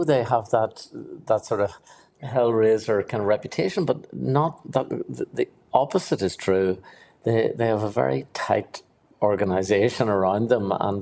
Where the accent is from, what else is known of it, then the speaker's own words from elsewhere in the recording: Armagh, Northern Ireland, United Kingdom; when I was growing up in Armagh, I just developed an interest in photography early on.